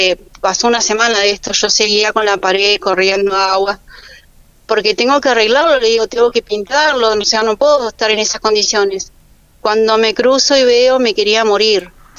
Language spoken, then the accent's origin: Spanish; Río Gallegos, Santa Cruz, Argentina; Mira, yo vivo en Río Gallegos, soy de Río Gallegos, tengo mi casita acá en el Calafate